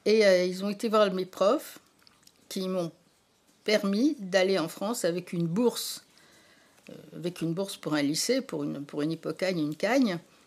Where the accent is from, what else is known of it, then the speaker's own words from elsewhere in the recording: Oran, Oran Province, Algeria; born there; moi, je suis née à Oran, dans une famille populaire espagnole, et avec même des grands-mères dont une ne parlait qu'espagnol.